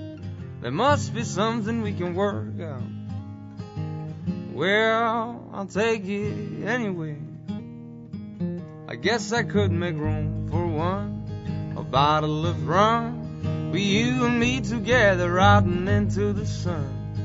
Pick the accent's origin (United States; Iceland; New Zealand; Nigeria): Iceland; Mosfellsbaer, Capital Region; We're from Iceland. We're from a small town called Mosfellsbær, which is like a 50-minute drive from the capital, Reykjavik.